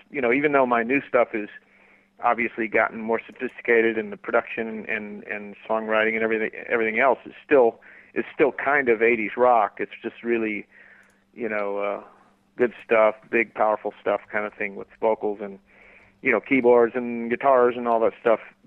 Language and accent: English; Florida, United States; It took about my childhood growing up in Florida, and about what it was like, what it feels like to be, you know, in the rain and all that down there.